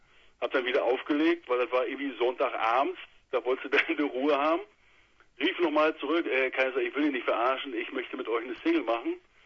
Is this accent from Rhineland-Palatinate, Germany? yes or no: no; Neubrandenburg, Mecklenburg-Vorpommern, Germany; Wir kommen aus Neubrandenburg, dem schönen Mecklenburg. Ja, das ist für die, die das nicht so genau auf dem Schirm haben, so 150 Kilometer nördlich von Berlin und von der Ostsee nochmal vielleicht eine Stunde entfernt.